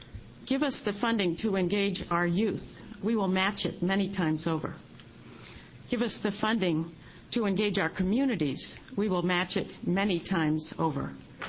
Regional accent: Summit, Oregon, United States; I'm from Summit, Oregon, if you know where that might be in the Coast Range.

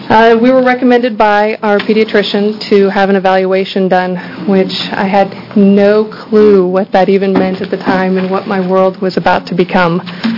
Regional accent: Eugene, Oregon, United States; I'm from Eugene, Oregon.

